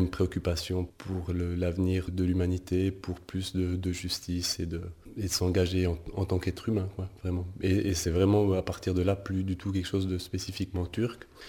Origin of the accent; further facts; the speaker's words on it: Switzerland; je suis un Suisse comme les autres